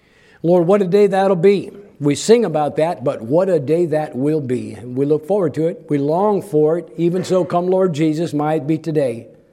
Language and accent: English; Chicago, Illinois, United States; You know, here, growing up in Chicago, and the brunt of all the Polak jokes and everything else that you would get.